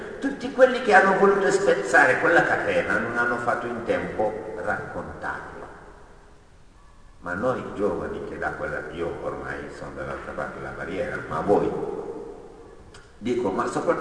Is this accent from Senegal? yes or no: yes; Senegal; Io sono senegalese non per scelta.